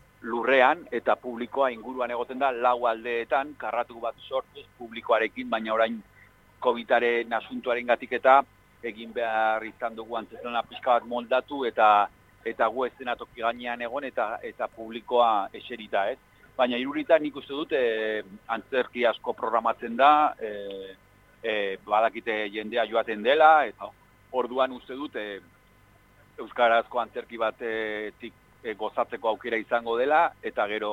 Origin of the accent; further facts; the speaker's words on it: San Sebastián, Basque Country, Spain; Beti bai gu euskaraz bizi gara, donostiarra gara, euskaraz bizi gara eta antzerkia maite dugu